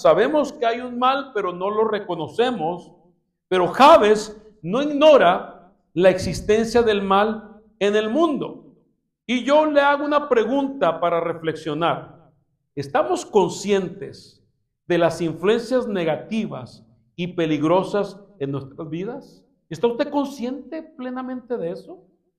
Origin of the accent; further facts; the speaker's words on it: Tijuana, Baja California, Mexico; Yo recuerdo que en mi iglesia donde yo crecí, en Tijuana, en México